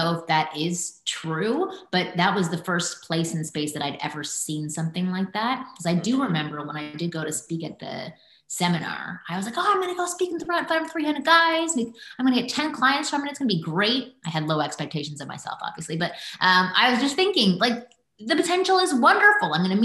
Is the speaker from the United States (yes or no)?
no; Canada; A lot of pickup artists are Canadian. I'm Canadian.